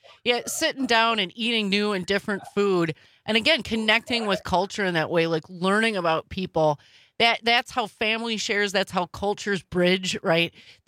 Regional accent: Milwaukee, Wisconsin, United States; moved away as an adult; also born or lived in New York; I grew up in Milwaukee. I left for a long time, over a decade, lived in New York, lived abroad, did a whole bunch of things, came back here

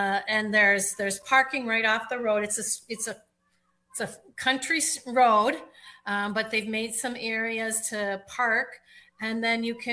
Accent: Minnesota, United States; I grew up up in Stearns County, where the quarries are deep, deep, deep, deep, deep, where they cut all the granite out of it. And we'd go swimming in those in the summer.

